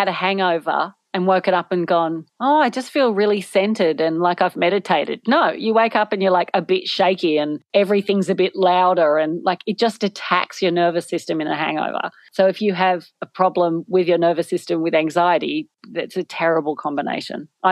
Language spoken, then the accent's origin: English; Australia; now in London, United Kingdom; I'm an Australian comedian who lives in London.